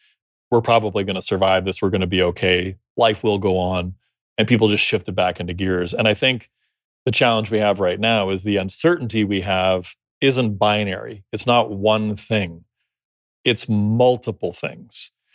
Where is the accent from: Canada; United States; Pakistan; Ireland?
Canada; born there; I live in Canada. I'm Canadian citizen. I'm born in Canada.